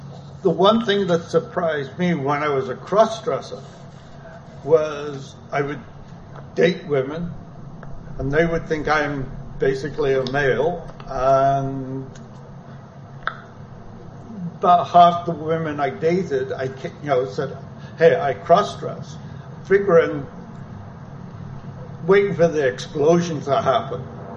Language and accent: English; Liverpool, North West England, United Kingdom; growing up in Liverpool, they were very accepting back in the 70s and the 60s. Because in Liverpool, we saw everybody as a human being